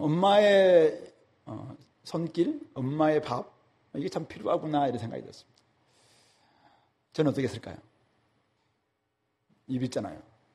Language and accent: Korean; South Jeolla, South Korea; 제가 어렸을 때 시골에 살다 보니까 병원이 없었어요. 병원 가려면은 배 타고 한 3시간 쫙 여수까지 나가야 되고